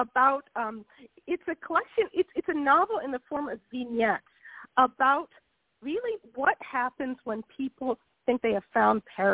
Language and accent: English; United States; now in Italy; I've never stopped feeling that I'm an American, that I am a foreigner. I speak, you know, very good fluent Italian.